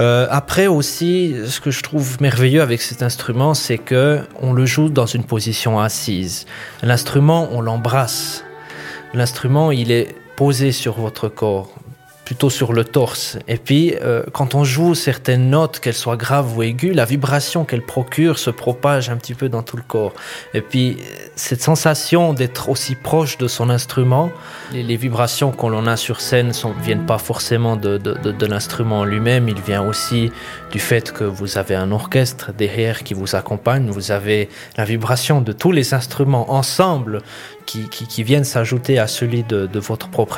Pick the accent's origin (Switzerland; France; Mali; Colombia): Switzerland; Moutier, Bern; de pouvoir jouer dimanche à Moutier, dans cette ville où j'ai grandi, je suis enfant de Moutier